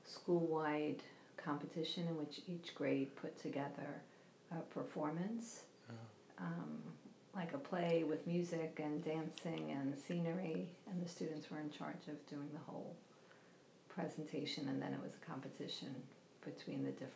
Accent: Brooklyn, New York, United States; born there; I was born in Brooklyn, New York.

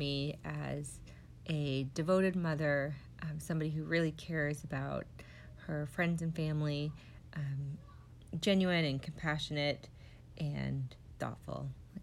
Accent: Visalia, California, United States; moved away as an adult; now in Scituate, United States; I am 38 years old. I am originally from Visalia, California, and I moved to Scituate, Rhode Island 18 years ago.

